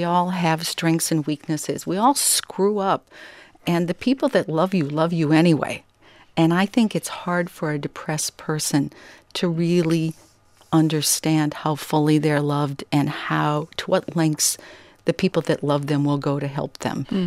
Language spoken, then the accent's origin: English; Minnesota, United States; I grew up in Minnesota, and there's always this apocryphal story about people being lost in a snowstorm.